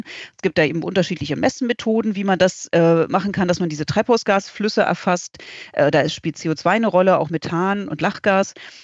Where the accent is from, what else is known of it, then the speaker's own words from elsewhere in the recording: Berlin, Germany; ich komme ursprünglich aus Berlin